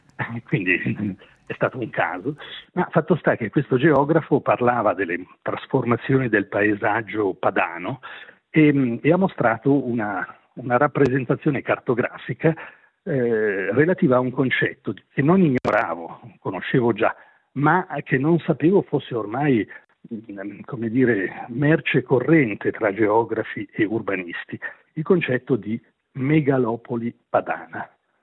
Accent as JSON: {"language": "Italian", "town": "Chiasso", "region": "Ticino", "country": "Switzerland", "tie": "born or raised there", "said": "Io sono nato e cresciuto a Chiasso, anche se poi dopo, una volta iniziati gli studi superiori e a maggior ragione poi quelli universitari, sono tornato un po' meno a Chiasso, dove abitavano i miei genitori"}